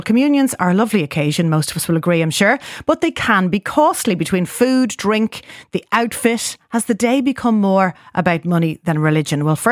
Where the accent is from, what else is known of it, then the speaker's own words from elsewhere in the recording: Ireland; because I grew up in Ireland, like your wife did, born and raised in Ireland